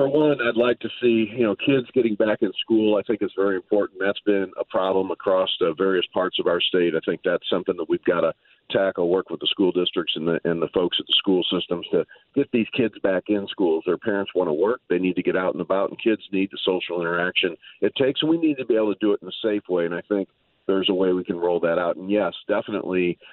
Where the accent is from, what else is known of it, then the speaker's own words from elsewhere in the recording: St. Louis, Missouri, United States; Born and raised in North City, up in the Walnut Park and then Baden area